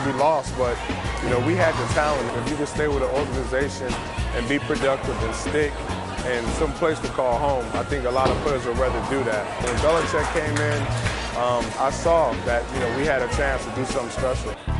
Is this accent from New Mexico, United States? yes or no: no; Long Beach, California, United States; It's just something in high school we used to do all the time where I grew up in Long Beach.